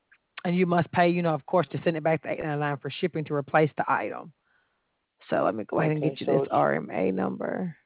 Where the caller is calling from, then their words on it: Alabama, United States; I'm in Alabama.